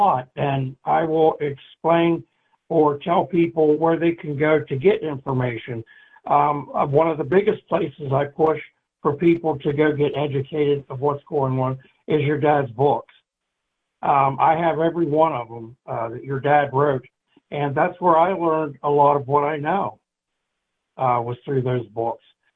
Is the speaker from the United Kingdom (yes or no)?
no; Northern US, United States; I'm from the North.